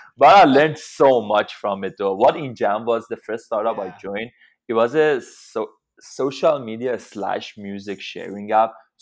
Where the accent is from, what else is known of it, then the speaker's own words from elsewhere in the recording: Iran; first language Farsi; English is a second language; now in United States; So I moved to the United States 10 years ago. When I came to US, I couldn't speak any language. I literally couldn't speak English at all. Like, only knew Farsi. I'm originally from Iran.